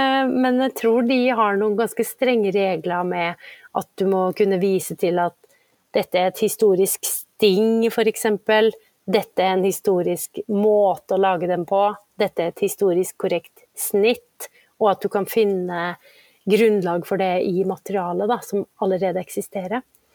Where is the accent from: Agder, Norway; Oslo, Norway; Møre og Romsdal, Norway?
Møre og Romsdal, Norway; Rindal; For eksempel i min hjemkommune da, der jeg kommer fra, så Rindalsbunaden ble utviklet